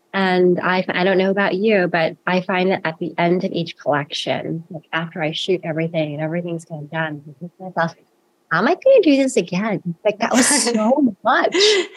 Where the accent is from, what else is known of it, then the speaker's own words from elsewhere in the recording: New York City, New York, United States; I grew up in Jamaica, Queens. It's primarily, you know, everyone there is like West Indian